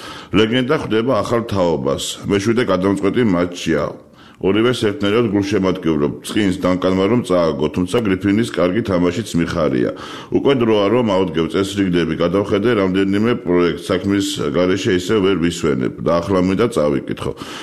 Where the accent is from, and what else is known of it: Tbilisi, Georgia; born or raised there